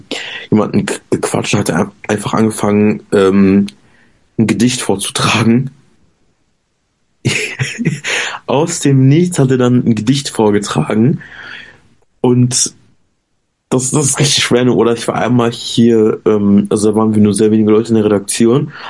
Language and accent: German; Oberhausen, North Rhine-Westphalia, Germany; Zum Beispiel bei uns in Oberhausen gibt es ein Zentrum